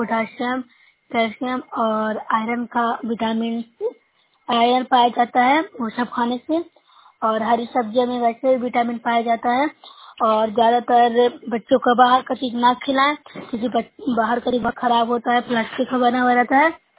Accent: Bihar, India; मैं न्यू सराय ब्लॉक से हूँ, जिला नालंदा से निवासी हूँ।

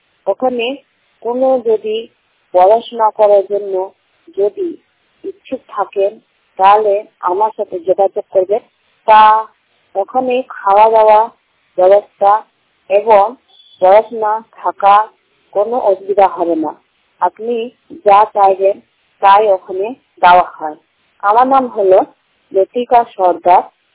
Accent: West Bengal, India; আমার বাড়ি হলো দক্ষিণ চব্বিশ পরগনা। … তারপর আমি পড়াশোনা করি মালদা জেলা এবং হরিশঙ্করপুর সুবোধ কুমার মিশ্র মেমোরিয়াল

